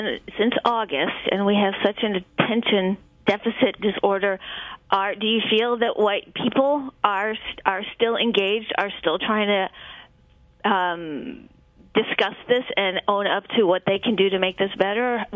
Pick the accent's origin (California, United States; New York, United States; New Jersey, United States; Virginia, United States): Virginia, United States; Charlottesville; growing up in Charlottesville